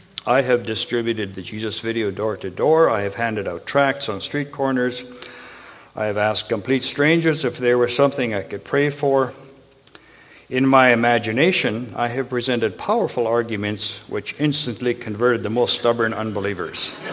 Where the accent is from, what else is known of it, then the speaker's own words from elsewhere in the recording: Kelowna, British Columbia, Canada; I grew up in Kelowna